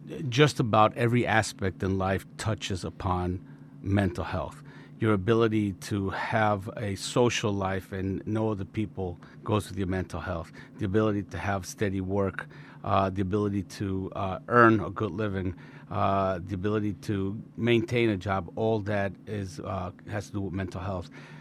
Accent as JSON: {"language": "English", "country": "Colombia", "tie": "born or raised there", "said": "Well, you know, I grew up in Colombia"}